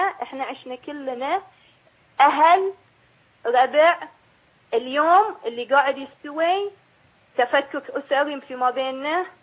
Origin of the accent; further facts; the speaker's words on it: Bahrain; أنا بنت الديرة وهاي ديرتي